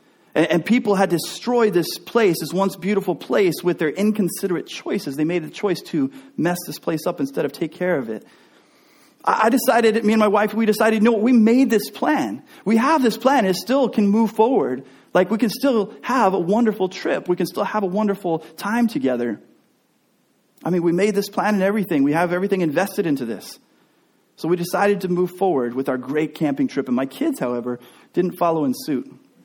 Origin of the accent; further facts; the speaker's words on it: Texas, United States; You see, when I was growing up, I grew up in Texas, and my dad, he loved taking us camping all the time.